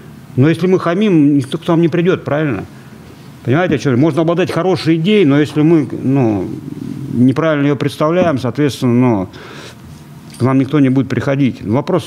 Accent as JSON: {"language": "Russian", "region": "Moscow", "country": "Russia", "said": "потому что я сам из Москвы."}